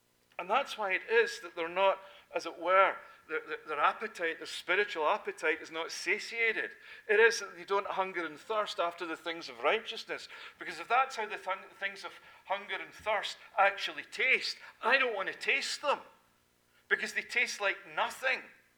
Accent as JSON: {"language": "English", "region": "Scotland", "country": "United Kingdom", "said": "And me being a Scotsman"}